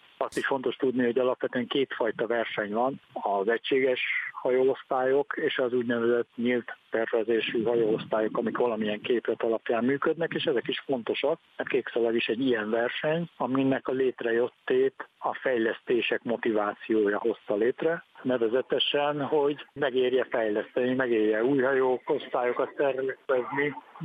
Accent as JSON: {"language": "Hungarian", "region": "Fejér", "country": "Hungary", "tie": "born or raised there", "said": "Én magam a Velencei tavon nőttem fel"}